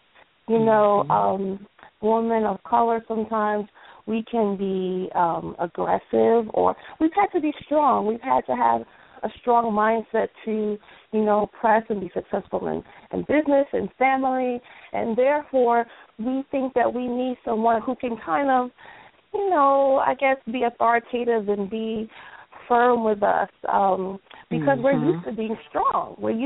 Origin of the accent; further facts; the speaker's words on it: New York, United States; I'm from New York, so every New Yorker I have ever met, including me, is arrogant.